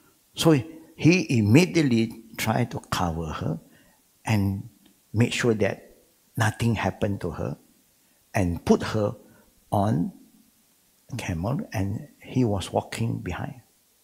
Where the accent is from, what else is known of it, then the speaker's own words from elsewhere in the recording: Malaysia; English is a second language; That's why the Arab, when they know that we are Malaysian, oh, number wahid, good.